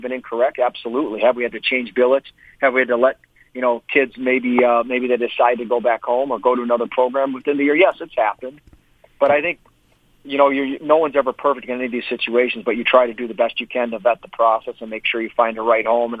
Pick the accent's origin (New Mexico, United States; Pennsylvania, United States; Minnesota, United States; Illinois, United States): Illinois, United States; Chicago; I was from Chicago. I am from Chicago, and I left home at, you know, my senior year in high school to play in the USHL